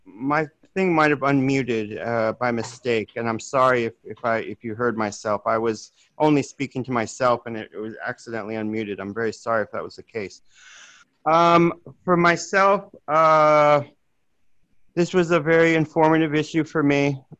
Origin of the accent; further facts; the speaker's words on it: San Jose, California, United States; I'm from San Jose.